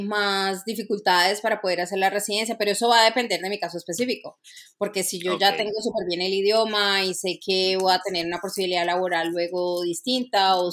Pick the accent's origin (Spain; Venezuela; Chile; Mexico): Chile; Y para ese caso, por ser de Chile, pues pido un ETA